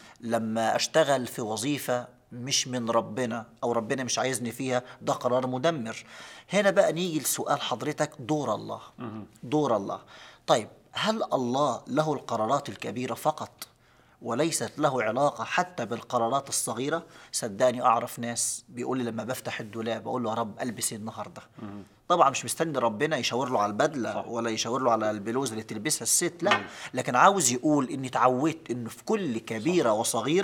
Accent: Egypt; او بيسموها عندنا في مصر الزنقات

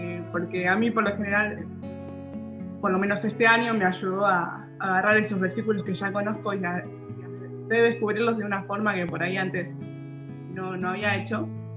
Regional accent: Argentina; soy de Argentina, actualmente, como casi toda la gente que está viendo este video, estoy en mi casa

